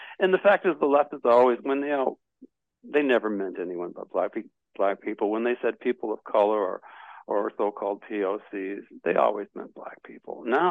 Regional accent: Detroit, Michigan, United States; born there; I was born in Detroit.

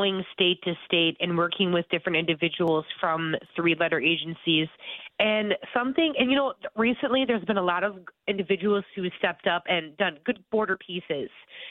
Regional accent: Detroit, Michigan, United States; You know, I'm from Detroit, Michigan.

